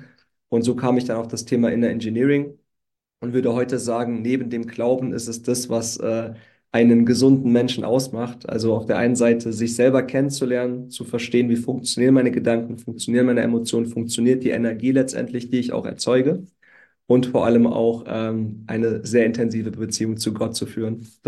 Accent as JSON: {"language": "German", "town": "Saarbrücken", "region": "Saarland", "country": "Germany", "tie": "born there", "said": "Ja, ich bin ja in Saarbrücken geboren, komme aus einer ganz, ganz, ganz, ganz, ganz kleinen Gemeinde, sage ich mal."}